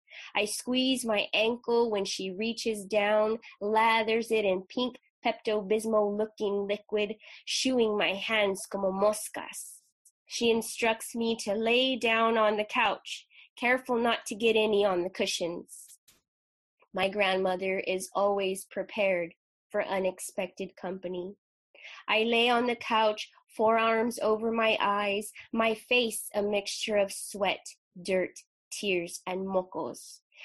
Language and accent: English; Texas, United States; I'm from Texas. I grew up on Tejano music, cumbias, and the best Tex-Mex food money will ever buy